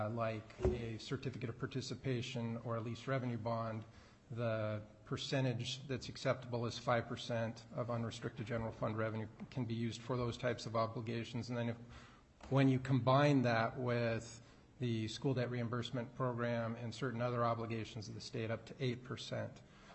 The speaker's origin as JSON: {"language": "English", "town": "Cordova", "region": "Alaska", "country": "United States", "tie": "born there", "said": "I was born in Cordova, Alaska, back in 1968, so that's where it started."}